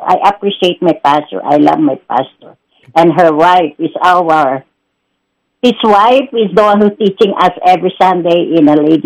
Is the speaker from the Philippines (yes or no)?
yes; Philippines; moved away; And so, I'm a Filipina, I'm almost 3 years here